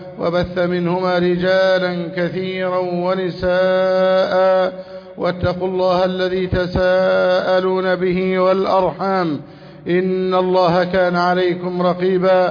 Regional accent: Egypt; بلدنا مصر

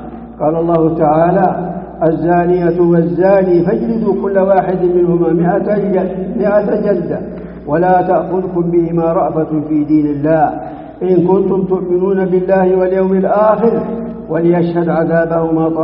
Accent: Saudi Arabia; بلادنا المملكة العربية السعودية

